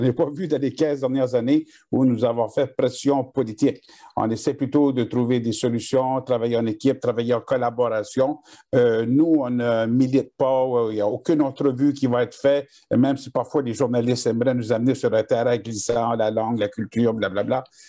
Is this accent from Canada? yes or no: yes; Acadia, Canada; Et nous ne sommes pas tous de l'Acadie où ma langue première est le français.